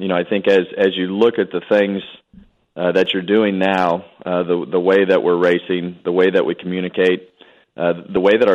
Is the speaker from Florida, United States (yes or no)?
no; Bakersfield, California, United States; I grew up in Bakersfield, California, a huge Rick Mears fan, wanting to race in the Indy 500.